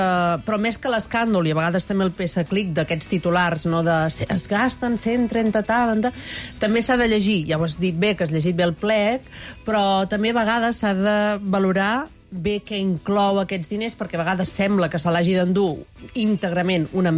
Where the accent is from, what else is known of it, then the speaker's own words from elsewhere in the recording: Santa Coloma de Queralt, Catalonia, Spain; el meu poble, que ho he dit abans, Santa Coloma de Queralt